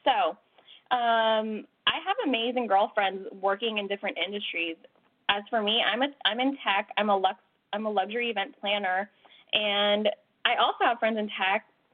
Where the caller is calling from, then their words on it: California, United States; I'm calling from California.